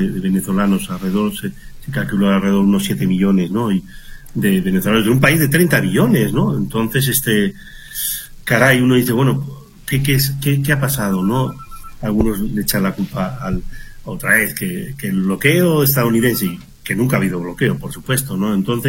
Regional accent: Spain; now in Mexico; Yo soy de España, ¿verdad? Que llevo 35 años aquí en México.

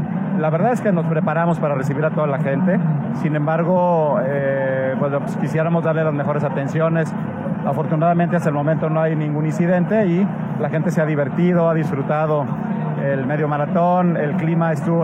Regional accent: Cuescomatitlán, Jalisco, Mexico; En mi pueblo, además, aquí en Cuescomatitlán, me siento súper orgulloso de tener este pueblo tan, tan bonito.

